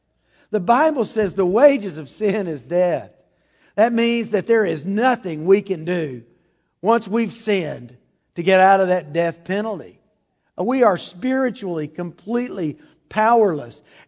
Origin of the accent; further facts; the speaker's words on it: Texas, United States; born there; I mean, I thank you, God, I was born in Texas.